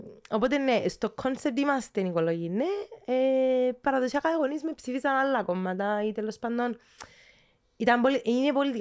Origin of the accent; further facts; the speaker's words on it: Palaiometocho, Nicosia District, Cyprus; now in Nicosia, Cyprus; Στο Παλιομέτωχο.